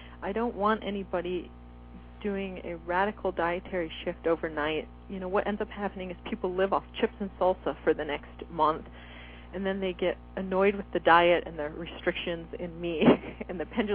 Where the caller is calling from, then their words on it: Seattle, Washington, United States; I'm speaking from Seattle.